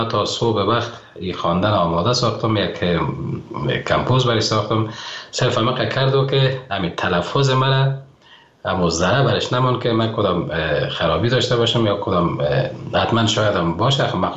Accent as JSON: {"language": "Persian", "country": "Afghanistan", "said": "افغانستان نازنینم که من خاک وطنم مثل زر است برای من"}